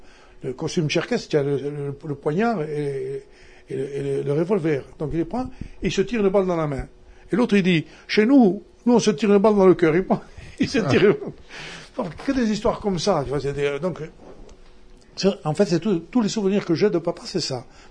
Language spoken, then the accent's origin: French; Corsica, France; Tu vois, comme nous, Calvi, Calenzana, Il Rousse, tout comme ça. Toi, on est corse, on a toujours des différences.